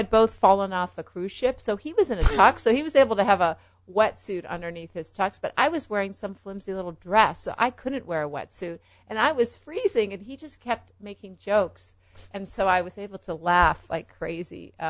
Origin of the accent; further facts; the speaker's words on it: West Cornwall, Connecticut, United States; also born or lived in Massachusetts; In West Cornwall, Connecticut.